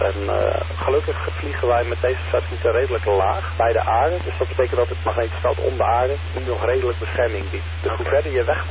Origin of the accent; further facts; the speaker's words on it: Voorburg, South Holland, Netherlands; Ik ben een radioamateur uit Voorburg.